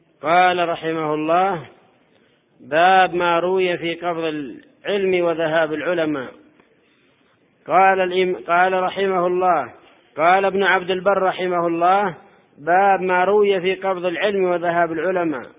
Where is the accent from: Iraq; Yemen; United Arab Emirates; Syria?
Yemen; لا سيما عندنا في اليمن وبالأخص في صعدة